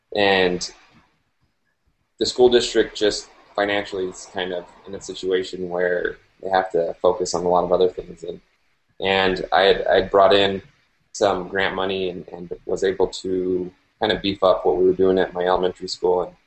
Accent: El Paso, Texas, United States; I grew up in El Paso and watched UTEP football, but always loved watching UT.

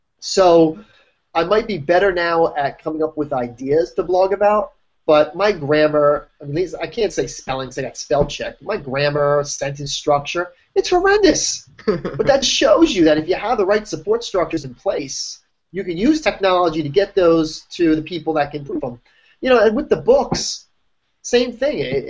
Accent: New Jersey, United States; moved away as an adult; now in New York, United States; Born and raised, but now I'm a New Yorker.

